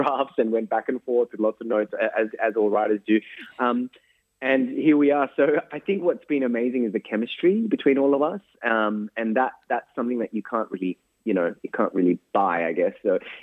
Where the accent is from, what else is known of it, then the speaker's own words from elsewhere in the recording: Sydney, New South Wales, Australia; I grew up in Western Sydney